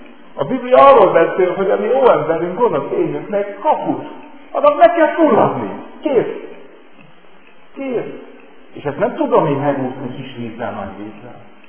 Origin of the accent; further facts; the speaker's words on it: Viharsarok, Hungary; kitték és megyében, ahol felnőttem, nem véletlenül azt nevezett viharsaroknak